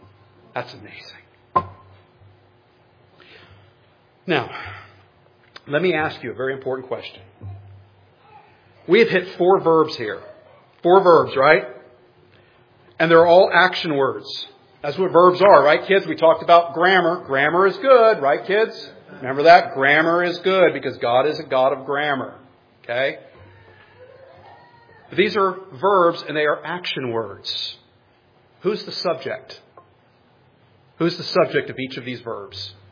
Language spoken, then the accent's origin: English; Florida, United States; I grew up in Florida.